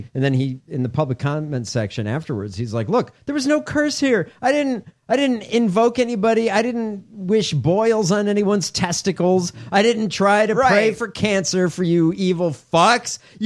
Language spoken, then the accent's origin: English; Illinois, United States; This is in my home state.